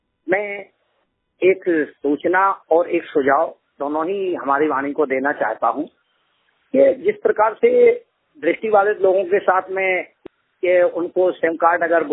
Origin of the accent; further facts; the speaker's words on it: Itarsi, Madhya Pradesh, India; नगर इटारसी, जिला नर्मदापुरम, मध्य प्रदेश का निवासी हूँ।